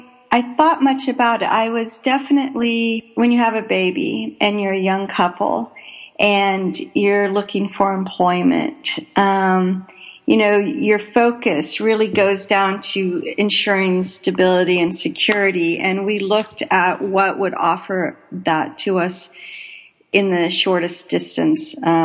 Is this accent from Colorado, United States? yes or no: yes; Evergreen, Colorado, United States; Well, I'm from Evergreen, Colorado, and my husband is from Trondheim, Norway.